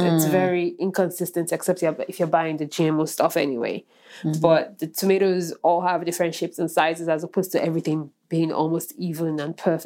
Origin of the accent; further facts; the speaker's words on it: Nigeria; growing up in Nigeria, he's always been very effeminate.